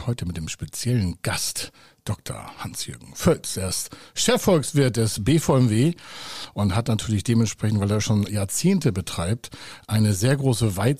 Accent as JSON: {"language": "German", "town": "Heide", "region": "Schleswig-Holstein", "country": "Germany", "tie": "born there", "said": "wir sind in der gleichen Zeit geboren worden in Heide-Holstein in Dithmarschen."}